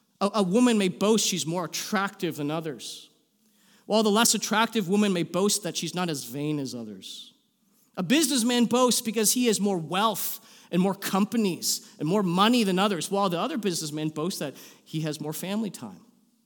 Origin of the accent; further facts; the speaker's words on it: St. Catharines, Ontario, Canada; I grew up in St. Catharines, Niagara area. Not very many Chinese people there, so my friends were all hockey-playing white Canadians, and that's how I self-identified.